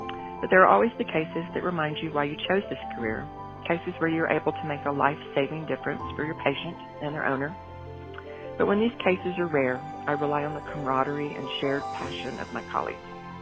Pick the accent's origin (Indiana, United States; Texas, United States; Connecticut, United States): Texas, United States; Houston; I'm from Houston, Texas.